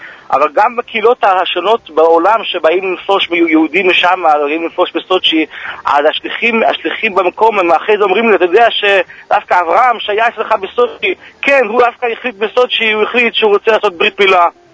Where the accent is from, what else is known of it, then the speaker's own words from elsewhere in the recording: United States; moved away as an adult; also born or lived in Israel; now in Sochi, Russia; אני גדלתי בערב, באמריקה, וגם בארץ ישראל, למדתי גם, הייתי בארץ ישראל, אשתי מארץ ישראל.